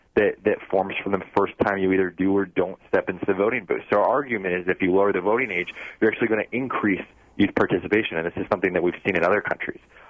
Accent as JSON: {"language": "English", "region": "California", "country": "United States", "also_born_or_lived": "Kenya / Ecuador / Zimbabwe", "said": "So I grew up, I'm originally from California, but grew up all around the world. So I was in Kenya during those elections. I was in Ecuador during a coup in 2005. I was in Zimbabwe during runoff elections in 2008."}